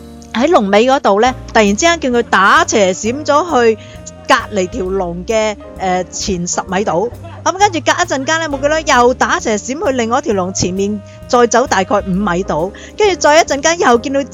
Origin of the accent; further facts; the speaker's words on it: Hong Kong; 因為我哋香港人過關其實好快